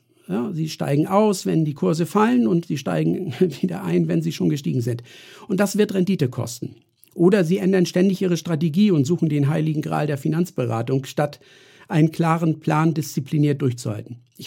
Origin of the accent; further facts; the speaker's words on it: Kiel, Schleswig-Holstein, Germany; Na, KSV. Bin ja Kieler.